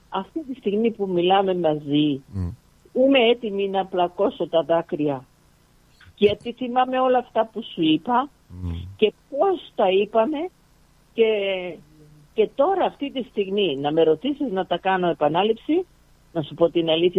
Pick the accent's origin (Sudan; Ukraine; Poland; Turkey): Sudan; now in Greece; μιας και είμαι από το Σουδάν